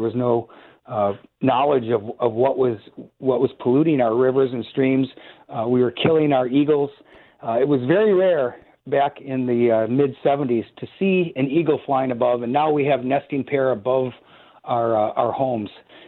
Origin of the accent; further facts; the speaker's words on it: La Crosse, Wisconsin, United States; I've been in La Crosse on and off my entire life. I was born in La Crosse. I'm a fourth-generation resident of the city of La Crosse.